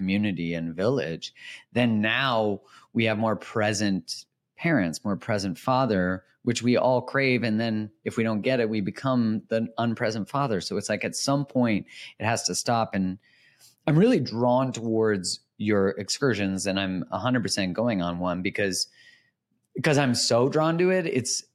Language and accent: English; Canada; But there's like being Canadian and then like witnessing what happened during COVID in Canada